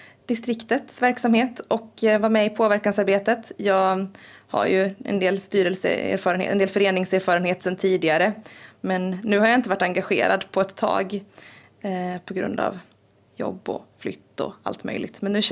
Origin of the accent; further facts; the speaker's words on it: Ulricehamn, Västra Götaland County, Sweden; now in Osby, Sweden; Jag är 32 år gammal. Jag är uppväxt i Ulricehamn i Västergötland, men sen i somras bor jag i Osby.